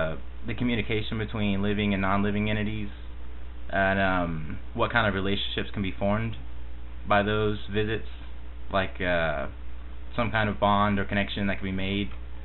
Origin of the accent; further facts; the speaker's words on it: England, United Kingdom; Well, I'm originally from England